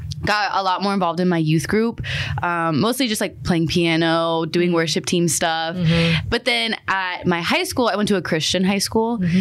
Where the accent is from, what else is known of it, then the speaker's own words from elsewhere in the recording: Massachusetts, United States; I'm originally from Massachusetts, so not Minnesota. East Coast girl at my heart.